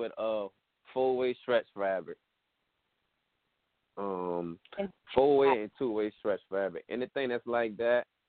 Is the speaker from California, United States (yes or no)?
no; Houma, Louisiana, United States; also born or lived in Grand Caillou, United States; I come from Houma, Louisiana, but I was also born in Grand Cayou, Louisiana. It's an area where Indian and French, a French native culture, where my grandma grew up at.